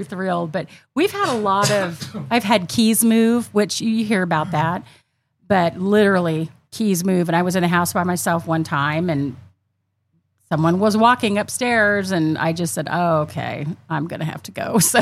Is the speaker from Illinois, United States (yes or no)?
no; Georgia, United States; I'm from Georgia, and I would stay in her house, no plumbing or electricity